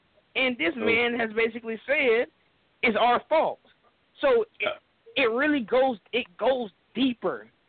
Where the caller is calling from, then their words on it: Jacksonville, Florida, United States; Jacksonville, Florida.